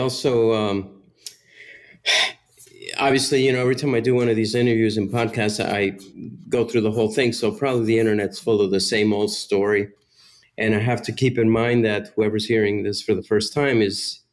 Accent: Miami, Florida, United States; my family fled Cuba during the revolution. We went to Mexico first. I grew up in Miami.

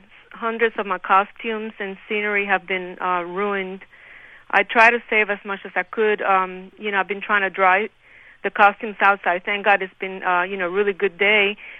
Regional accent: Cuba; English is a second language; moved away; I'm from Cuba, and we are like very strong people

